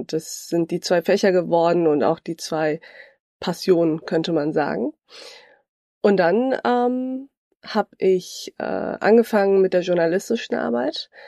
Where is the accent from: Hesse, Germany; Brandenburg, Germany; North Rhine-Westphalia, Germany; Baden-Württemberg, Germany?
North Rhine-Westphalia, Germany; Bad Honnef; Ich bin gebürtige Bad Honneferin. Ich bin in Bad Honnef geboren. Das ist eine Stadt bei Bonn. So etwas wie ein Bonner Vorort, könnte man sagen. Bin dort geboren, aufgewachsen, zur Schule gegangen, Grundschule, städtisches Gymnasium, alles ganz, ganz klassisch.